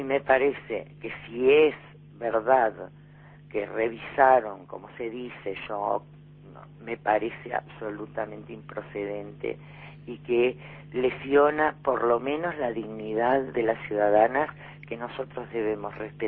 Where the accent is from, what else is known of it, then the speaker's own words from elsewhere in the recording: Uruguay; estamos siendo los uruguayos muy hipócritas.